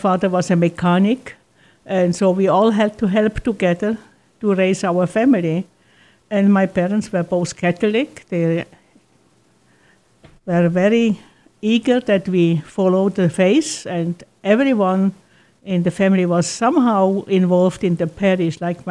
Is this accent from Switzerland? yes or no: yes; Switzerland; now in United States; Yes, that's right, Derek. I was born and raised in Switzerland, and I entered our community in Switzerland.